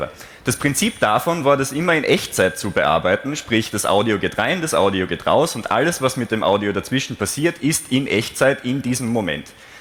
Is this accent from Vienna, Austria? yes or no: no; Styria, Austria; accent: Styrian; Sollte entlang des Vortrags mein ausgeprägter steirischer Akzent überhand nehmen, bitte sagt es mal, ich bemühe mich, dass ich Deutsch rede.